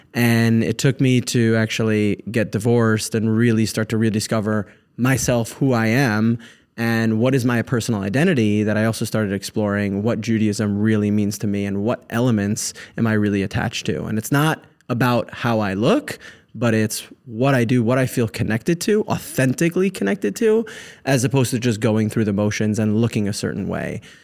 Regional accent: Englewood, New Jersey, United States; Yeah, I grew up in Englewood. Yeah, we're pretty close by, so 10-minute drive, yeah.

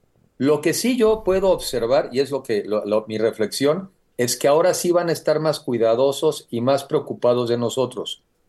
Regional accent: Mexico; hay que estar cuidadosos y ser responsables como mexicanos

